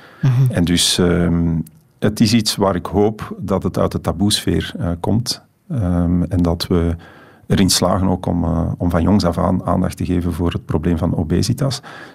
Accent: Antwerp, Belgium; Ik ben geboren en getogen in Borgerhout, in Antwerpen. En ik heb altijd een haat-liefde verhouding gehad met de grootstad en zeker met Antwerpen.

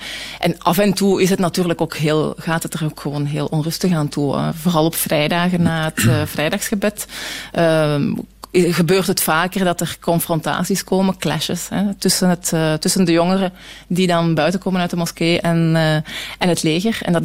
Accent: Belgium; omdat ik natuurlijk als Belgische, is dat heel indrukwekkend om in zo'n realiteit terecht te komen

